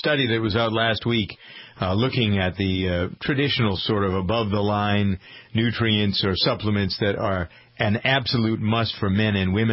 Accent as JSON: {"language": "English", "region": "New England", "country": "United States", "said": "I remember the ads, I'm from New England, I remember the ads for Wednesday being Prince Spaghetti Day."}